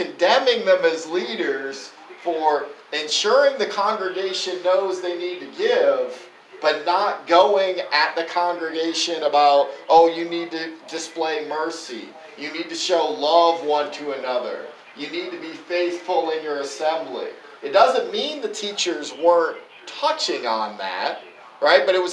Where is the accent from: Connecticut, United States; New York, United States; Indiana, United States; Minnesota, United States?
Connecticut, United States; New Haven; And that was just natural in the community I grew up in New Haven, in Connecticut.